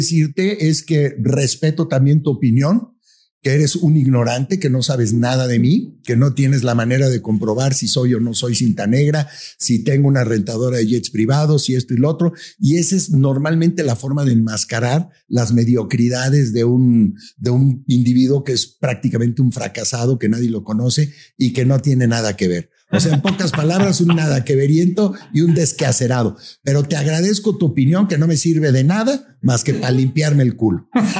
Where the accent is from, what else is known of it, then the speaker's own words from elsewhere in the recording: Guadalajara, Jalisco, Mexico; born there; yo nací en Guadalajara.